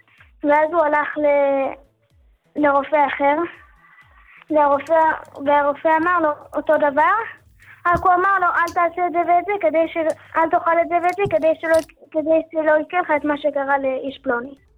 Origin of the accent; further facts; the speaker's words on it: Jerusalem, Jerusalem District, Israel; מירושלים.